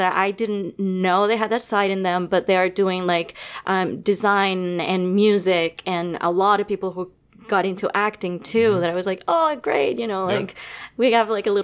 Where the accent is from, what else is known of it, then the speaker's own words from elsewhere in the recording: Venezuela; And that's very Venezuelan, by the way.